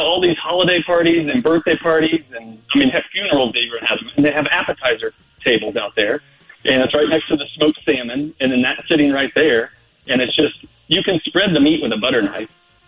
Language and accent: English; Sheboygan, Wisconsin, United States; But what it is I'm from Sheboygan, Wisconsin.